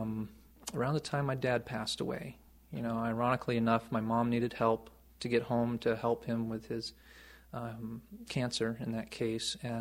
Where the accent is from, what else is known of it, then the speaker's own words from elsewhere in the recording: New York, United States; This was dairy country. Yeah, I grew up in rural country and on the shores of Oneida Lake.